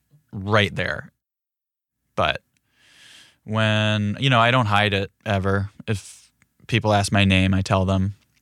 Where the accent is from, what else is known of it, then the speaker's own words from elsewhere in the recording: Philadelphia, Pennsylvania, United States; Sometimes I'll be like, oh, I'm from Philadelphia